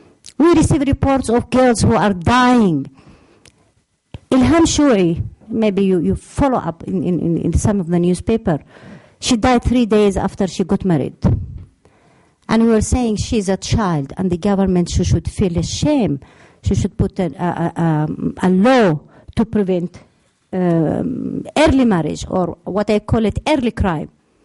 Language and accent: English; Yemen; I'm from a country that is beneath Saudi Arabia. I don't tend to say that I'm from Yemen.